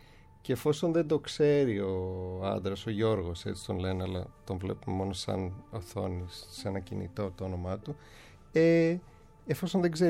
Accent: London, United Kingdom; εγώ μεγάλωσα στο Λονδίνο

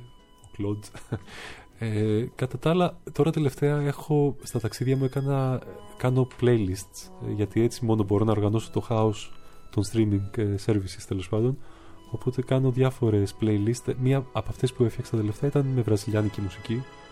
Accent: Zakynthos, Ionian Islands, Greece; Είμαι από τη Ζάκυνθο.

